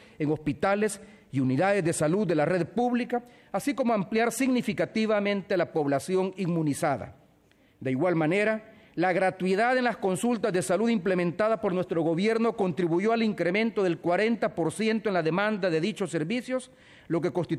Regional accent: El Salvador; estos avances que hemos experimentado en mi país durante los últimos años no han sido fruto del azar. El Salvador está viviendo un periodo de grandes cambios

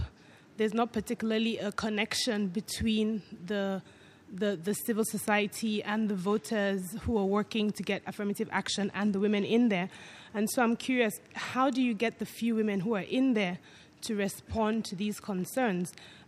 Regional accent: Nigeria; I'm from Nigeria

